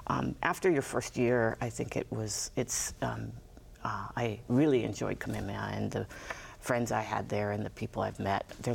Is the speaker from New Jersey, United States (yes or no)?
no; Hilo, Hawaii, United States; My family, both sides, born and raised in Hilo, multiple generations. I was, you know, obviously born in Hilo, went to elementary school at Hilo Union